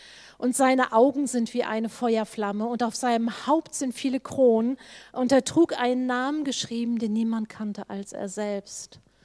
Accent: Hannover, Lower Saxony, Germany; also ich komme aus Hannover, ich komme so aus der Gegend, nach Göttingen

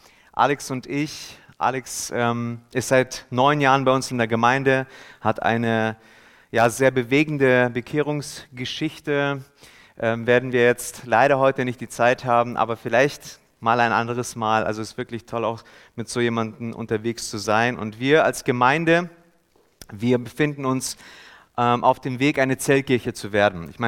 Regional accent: Hannover, Lower Saxony, Germany; ich komme ja aus Hannover und lebe jetzt im Schwabenländle.

